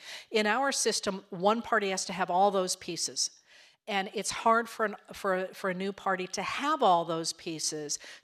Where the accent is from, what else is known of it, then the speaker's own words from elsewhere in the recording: Maine, United States; which has worked very well in my home state of Maine.